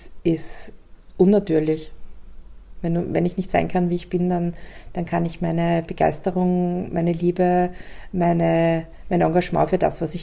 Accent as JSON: {"language": "German", "country": "Austria", "said": "Oder eine absolute Ruhe, die wir ja bei uns in Mitteleuropa oder in Österreich nie haben."}